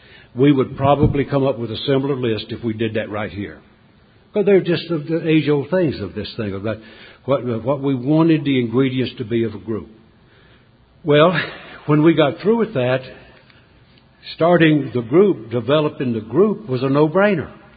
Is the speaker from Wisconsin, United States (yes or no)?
no; North Carolina, United States; I'm from North Carolina. We don't talk fast. We don't even think fast.